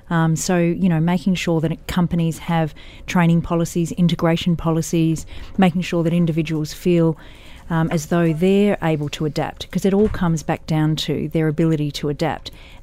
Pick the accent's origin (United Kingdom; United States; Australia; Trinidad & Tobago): Australia; being Australian